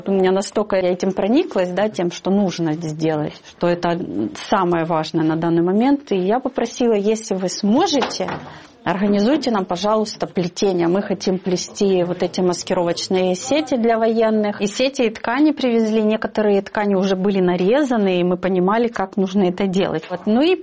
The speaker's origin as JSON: {"language": "Russian", "town": "Donetsk", "region": "Donetsk Oblast", "country": "Ukraine", "tie": "born or raised there", "moved": "as an adult", "said": "Я сама родом из Донецка. И когда в Донецке это все было, я уже на себе это ощутила, как это все начинается"}